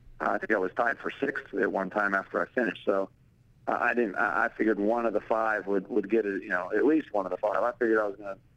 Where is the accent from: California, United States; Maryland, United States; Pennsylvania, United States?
Pennsylvania, United States; my parents grew up in the Pittsburgh area, I'm from Pennsylvania, so to do it there kind of in front of a home crowd was a lot of fun.